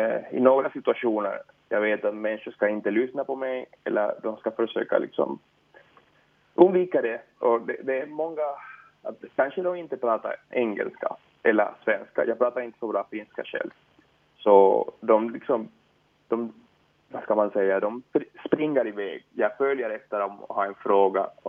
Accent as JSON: {"language": "Swedish", "country": "Venezuela", "second_language": "Swedish", "moved": "yes", "lives_now": "Sweden", "said": "alltså jag hela mitt liv förändrats när jag kom från Venezuela."}